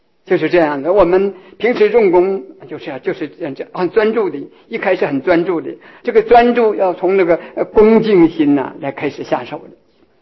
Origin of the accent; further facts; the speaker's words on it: China; 我们中国人呢，这个在小学的时候很讲这个，叫聚精会神啊